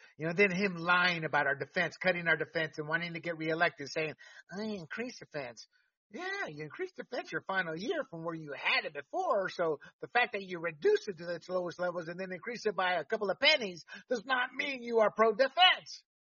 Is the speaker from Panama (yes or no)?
yes; Panama; I've seen voter fraud, man. I was born and raised in Panama.